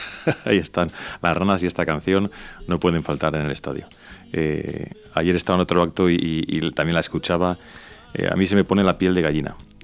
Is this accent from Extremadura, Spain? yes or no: no; Palencia, Castile and León, Spain; moved away as an adult; now in Mallorca, Spain; soy de Palencia y que de Mallorca, pero llevo ya aquí viviendo más años realmente que Mallorca. Tengo 51 ahora y llevo aquí desde el 99. Uh-huh. Me casé en el 2001, o sea que llevo aquí ya muchos años.